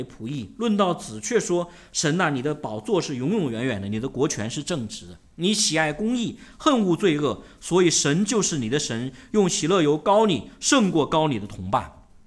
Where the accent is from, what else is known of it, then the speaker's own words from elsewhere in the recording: China; 我们中国人就是，我说中国人是一个求神迹的一个民族